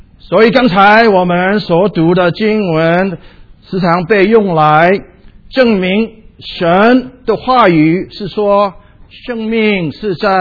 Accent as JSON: {"language": "Chinese", "country": "China", "said": "一个婴孩生出来的时候，我们中国人说劝他几岁？"}